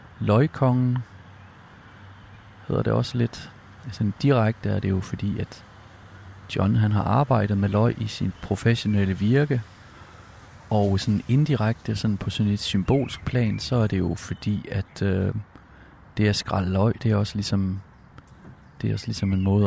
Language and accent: Danish; Jutland, Denmark; og jeg er fra Jylland, men jeg bor der ikke længere. Ligesom så mange andre er jeg også flyttet fra land mod by.